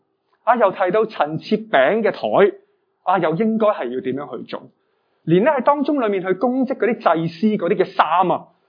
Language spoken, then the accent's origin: Chinese; Hong Kong; 我们香港人成日所讲的那种什么叫餐稳餐食餐餐清